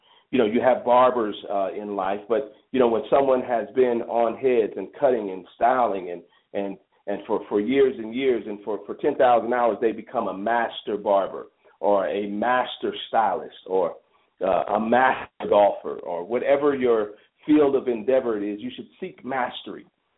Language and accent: English; Chicago, Illinois, United States; now in Denver, United States; I grew up, you know, I was born in Denver. I was raised in Chicago and moved back to the greater Denver area